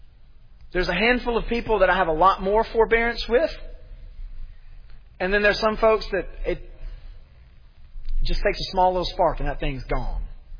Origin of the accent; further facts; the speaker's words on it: Memphis, Tennessee, United States; Listen, I'm from Memphis.